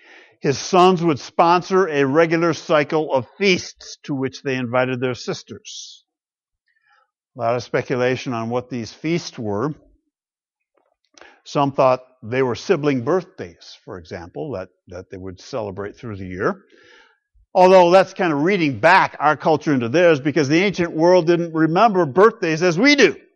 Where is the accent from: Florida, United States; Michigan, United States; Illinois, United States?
Michigan, United States; I grew up in Western Michigan with all of my extended family in the area, aunts, uncles, cousins, grandparents, all together we were.